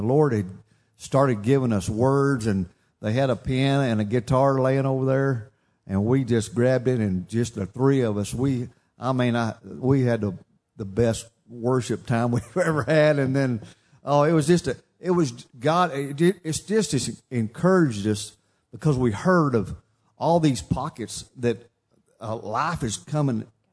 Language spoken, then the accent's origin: English; Texas, United States; I said, I don't know why I'm here, but we're from Texas.